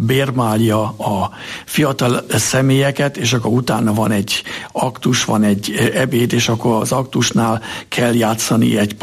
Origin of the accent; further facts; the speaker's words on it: Újpest, Budapest, Hungary; ahol a mi családunk Újpesten lakott, én ott nőttem fel, és ott kértek meg már 14 évesen a kántori szolgálatra